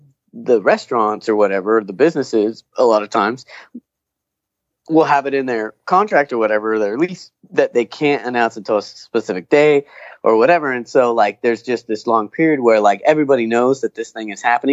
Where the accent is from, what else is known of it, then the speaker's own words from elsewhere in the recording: Fresno, California, United States; Like, who would ever think, like, oh yeah, I'm from Fresno, I'm gonna go see a surf competition in my backyard